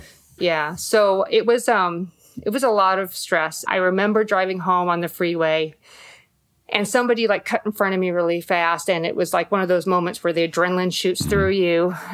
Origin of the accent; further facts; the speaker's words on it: California, United States; now in Indiana, United States; We moved to Indiana from California, and California is the land of great little sandwich shops.